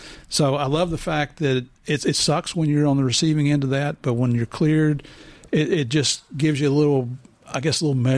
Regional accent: Murfreesboro, Tennessee, United States; I grew up in Murfreesboro, which is the county south of Davidson County where Nashville is.

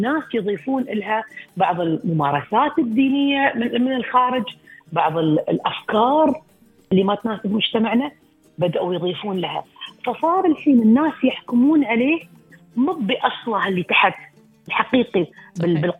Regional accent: United Arab Emirates; إحنا عندنا في الإمارات

